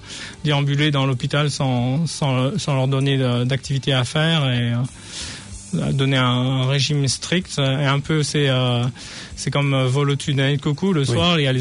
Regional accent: Chalon-sur-Saône, Bourgogne-Franche-Comté, France; born there; also born or lived in Montpellier; je suis né en France, je suis né à Chalon-sur-Saône et j'ai vécu à Montpellier avec mes parents et ma sœur. Et j'étais marié à une kiwi. Et nous sommes partis en France avec les 5 enfants.

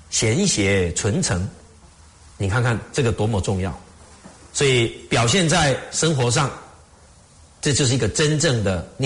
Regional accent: China

